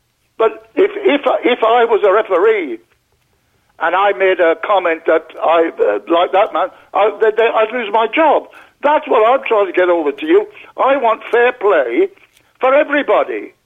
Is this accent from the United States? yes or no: no; Wales, United Kingdom; For example, I'm a Welshman.